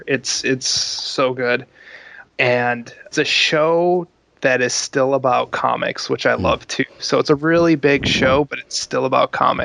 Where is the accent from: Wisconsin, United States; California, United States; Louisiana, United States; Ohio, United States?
Wisconsin, United States; Milwaukee; I grew up in Milwaukee, which is about an hour, 20 minutes north of C2E2.